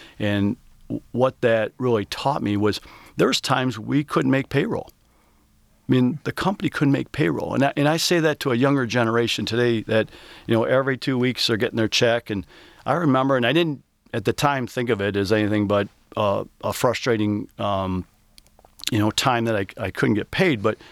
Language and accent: English; Flint, Michigan, United States; my culture, my beliefs, since growing up in Flint to really working at Lear.